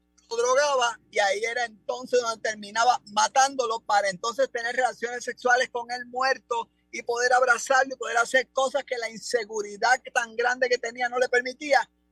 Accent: Caguas, Puerto Rico; No, en mi pueblo de Cagua.

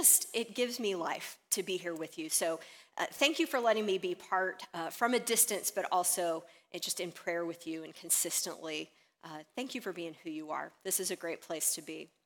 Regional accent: Rosenberg, Texas, United States; for a 10-year-old girl from a little suburb outside of Houston, I'm from Richmond Rosenberg originally, it was just eye-opening.

